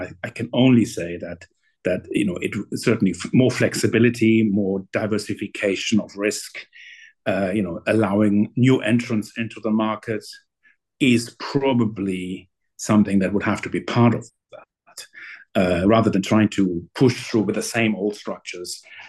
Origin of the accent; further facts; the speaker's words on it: North Rhine-Westphalia, Germany; When I grew up in the Ruhr, you know, people thought that, you know, when someone was 60, you know, I'm over 60 now, but people, when someone was 60, people were referring to that person as a very, very old person.